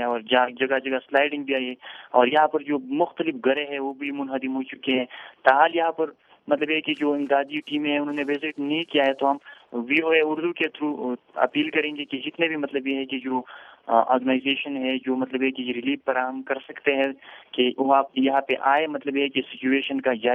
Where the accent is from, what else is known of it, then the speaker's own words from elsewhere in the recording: Rukhan, Khyber Pakhtunkhwa, Pakistan; خاص طور پر روخان جو ہمارا گاؤں ہے